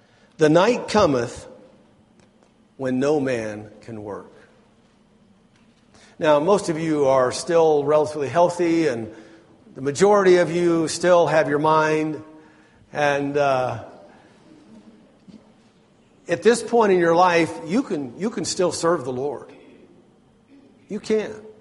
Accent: Eureka, California, United States; born there; also born or lived in Fortuna / Redding / Twin Falls; Then he worked in a bookstore in Eureka, where I was born in Eureka, California.

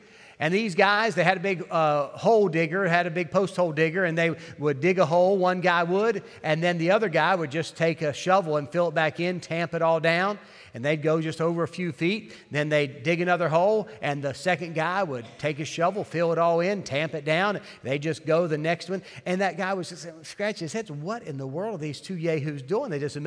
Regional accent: West Virginia, United States; my home state, West Virginia, has the highest obesity rate in the country.

